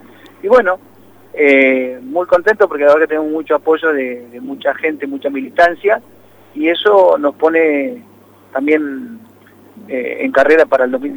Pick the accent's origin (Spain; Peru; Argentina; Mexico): Argentina; Neuquén; nosotros los neuquinos